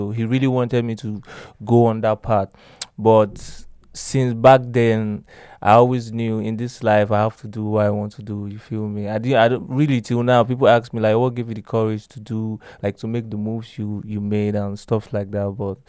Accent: Port Harcourt, Rivers, Nigeria; we actually come from the same hood in Port Harcourt. It's called Ajib Estates. I was born and brought up in Route 4.

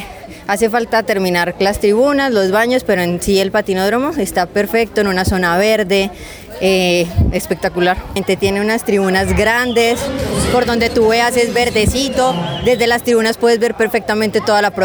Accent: Caldas, Colombia; born or raised there; also born or lived in Bogotá

